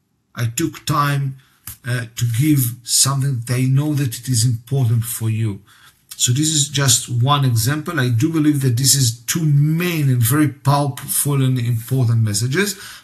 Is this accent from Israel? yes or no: yes; Israel; I'm from Israel, you are from Germany.